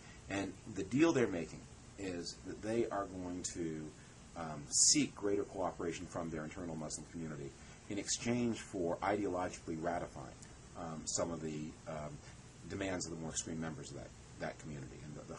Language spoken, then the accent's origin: English; Canada; now in United States; And I say this as a Canadian Canadian immigrant to the United States.